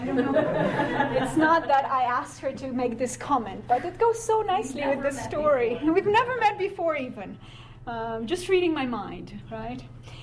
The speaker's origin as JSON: {"language": "English", "country": "Slovenia", "said": "even in, you know, my home country, Slovenia"}